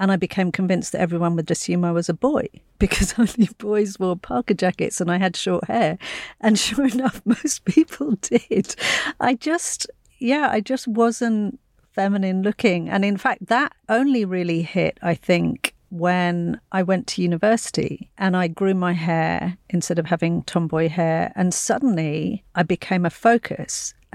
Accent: Hackney, London, United Kingdom; I grew up in Hackney at a time when Hackney was not fun.

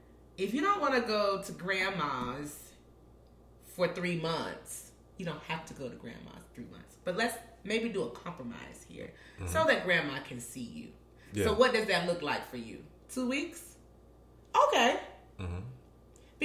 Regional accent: the South, United States; And the most offensive thing is to walk into somebody's house as a Southerner and they offer you food and you don't take it.

